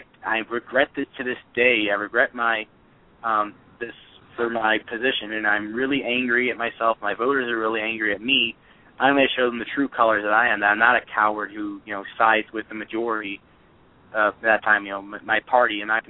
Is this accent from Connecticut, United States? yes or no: no; Cleveland, Ohio, United States; I mean, I live near, my hometown is near Cleveland, Ohio.